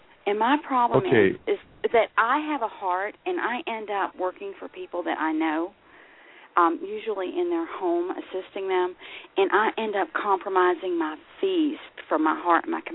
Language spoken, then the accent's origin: English; Georgia, United States; Hi, this would be a Southeast Georgian girl